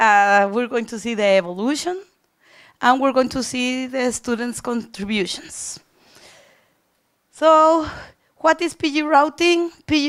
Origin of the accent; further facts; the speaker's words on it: Mexico; I am from Mexico.